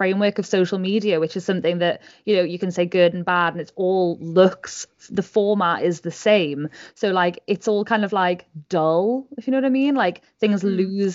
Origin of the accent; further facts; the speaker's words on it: North East England, United Kingdom; accent: Geordie; Like I'm a Geordie and like I barely sound it, so you know.